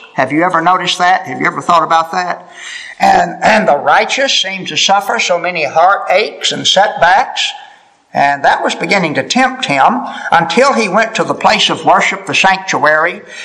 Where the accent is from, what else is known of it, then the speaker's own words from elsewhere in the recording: Florida, United States; I think about hurricanes where I grew up in Florida.